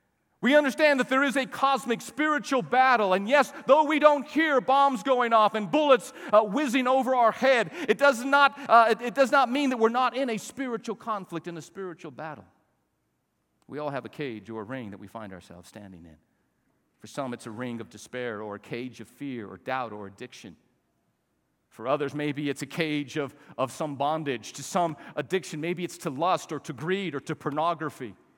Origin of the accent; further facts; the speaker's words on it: Albuquerque, New Mexico, United States; But you see, I grew up in Albuquerque, and it wasn't an option.